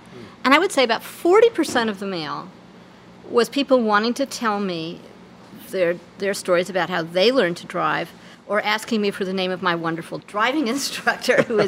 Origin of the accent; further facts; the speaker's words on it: New York, United States; The basic reason I never learned to drive was I'm a New Yorker.